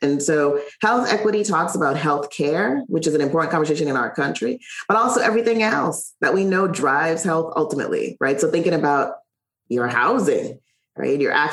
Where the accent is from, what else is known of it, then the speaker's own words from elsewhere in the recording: Saint Thomas, U.S. Virgin Islands; I grew up in one of the territories of the United States. I grew up in St. Thomas in the U.S. Virgin Islands. Just a beautiful spot.